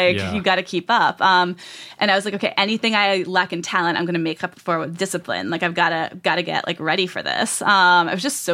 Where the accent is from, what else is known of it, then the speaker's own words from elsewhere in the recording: Rhode Island, United States; In Southern Rhode Island, which is the backwater that I'm portraying it as, at least where I'm from.